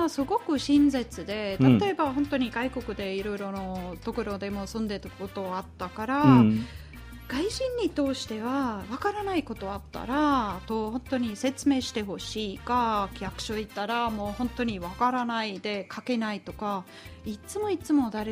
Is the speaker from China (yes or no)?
no; Switzerland; Japanese is a second language; now in Japan; はい、そうです。